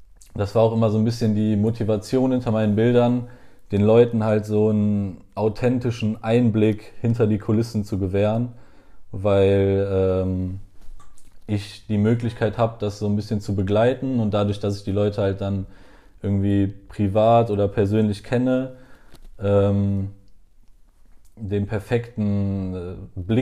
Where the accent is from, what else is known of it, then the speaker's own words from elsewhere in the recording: Cologne, North Rhine-Westphalia, Germany; durch dieses Aufwachsen in Köln und hier geboren zu sein und auch meine beiden Eltern sind in Köln geboren und hier aufgewachsen, kriegt man ja so ein bisschen diesen Lokalpatriotismus so mit in die Wiege gelegt.